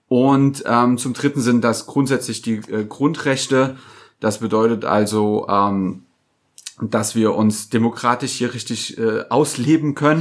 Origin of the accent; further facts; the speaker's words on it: East Germany, Germany; Ja, wir kommen aus dem Osten, deswegen Fasching, ne?